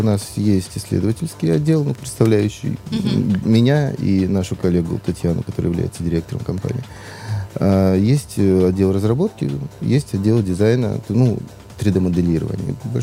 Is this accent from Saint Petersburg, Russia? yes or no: yes; Saint Petersburg, Russia; Мы с вами петербуржцы, мы россияне